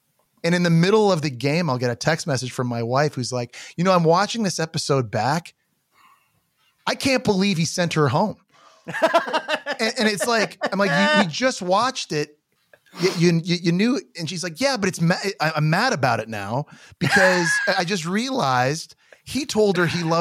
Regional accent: Canada; I'm Canadian

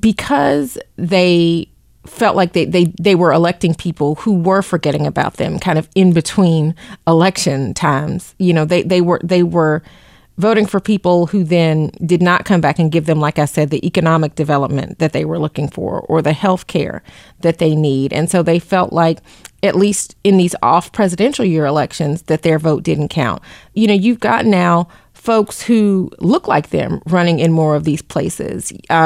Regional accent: the South, United States; I mean, I'm from the South, and so obviously for me, that's not something that's foreign

